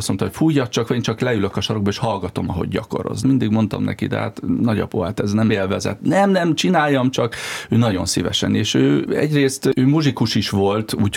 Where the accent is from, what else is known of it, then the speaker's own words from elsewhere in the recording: Balassagyarmat, Nógrád, Hungary; a nagyapámat is, aki egy iskolát teremtett Balassagyarmaton, ahonnan én jövök